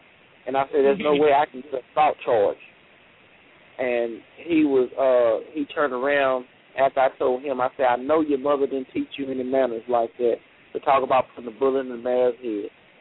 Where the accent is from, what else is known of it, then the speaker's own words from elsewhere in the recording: Pineville, Louisiana, United States; I'm originally from Pineville, Louisiana. Raised right on Elm Street in Pineville. 95 graduate of Pineville High School, Pineville Rebel.